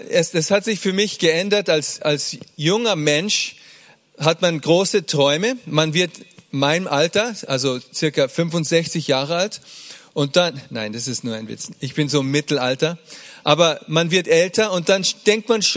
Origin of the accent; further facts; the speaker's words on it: Bavaria, Germany; Wir sind ja in Bayern aufgewachsen